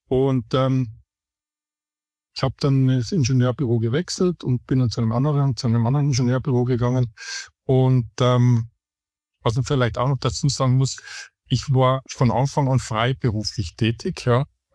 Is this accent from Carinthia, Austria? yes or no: yes; Ferlach, Carinthia, Austria; 1989 für den Fachbereich Maschinenbau/Waffentechnik in meiner Heimatstadt Ferlach meine Matura abgelegt